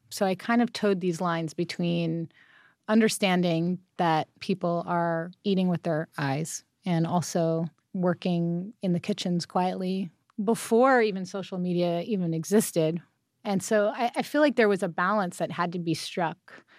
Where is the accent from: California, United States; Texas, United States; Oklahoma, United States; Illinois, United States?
California, United States; I am from Southern California.